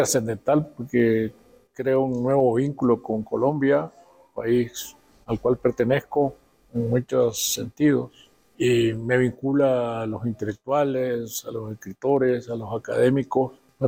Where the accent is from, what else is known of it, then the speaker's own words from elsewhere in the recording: Nicaragua; Yo sigo siendo obviamente nicaragüense, si eso es un derecho que nadie me puede quitar. Tengo otras nacionalidades que yo agradezco muchísimo. Tengo la nacionalidad española, tengo la nacionalidad colombiana, la nacionalidad ecuatoriana.